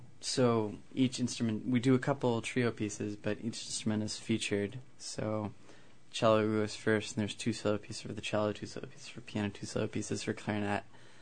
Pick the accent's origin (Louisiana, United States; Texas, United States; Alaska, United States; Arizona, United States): Alaska, United States; Sitka; I'm from Sitka.